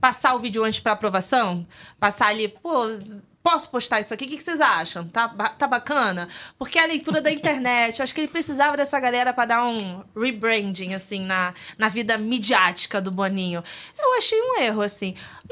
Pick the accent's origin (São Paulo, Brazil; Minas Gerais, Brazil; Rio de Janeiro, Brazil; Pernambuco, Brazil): Rio de Janeiro, Brazil; eu sou do Rio de Janeiro e do subúrbio do Rio, e divas não estão só na Zona Sul.